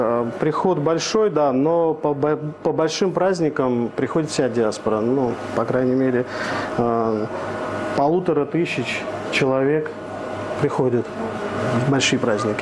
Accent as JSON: {"language": "Russian", "country": "Georgia", "said": "мы его называем салат по-грузински, потому что здесь есть такие травы, которые мы любим, грузины."}